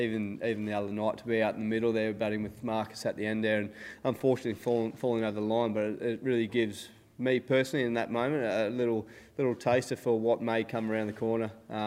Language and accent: English; Australia; I'm just really concerned about what we're doing as an Australian cricket team.